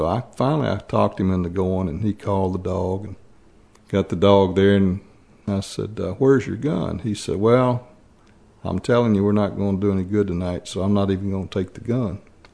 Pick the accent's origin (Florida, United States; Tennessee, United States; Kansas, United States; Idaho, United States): Tennessee, United States; Ridgetop; Well, I grew up in Ridgetop, Tennessee. It's a little village, I'd call it. Maybe more like a little hamlet about 20 miles north of Nashville.